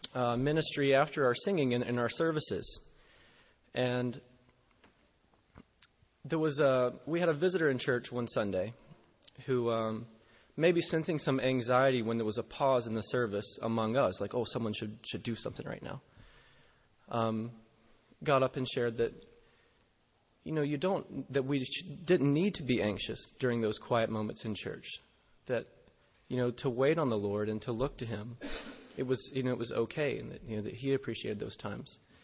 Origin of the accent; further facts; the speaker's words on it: North Carolina, United States; moved away as an adult; now in Cranbrook; I've been in Cranbrook for 8 years now, and if you don't know me, I grew up in North Carolina. And when I was 22, I got married and moved to Cranbrook Assembly